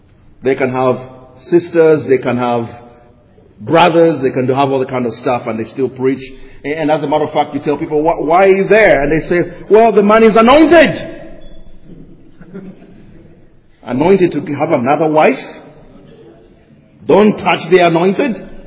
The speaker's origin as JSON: {"language": "English", "country": "Uganda", "said": "I'm from Africa. I'm from Uganda."}